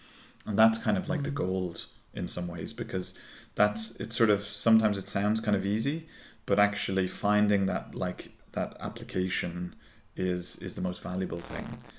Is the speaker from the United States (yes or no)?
no; Ireland; moved away as an adult; So my background, as some of the listeners can probably tell, is that I'm originally from Ireland. I went to medical school in Dublin and did my initial ophthalmology training there.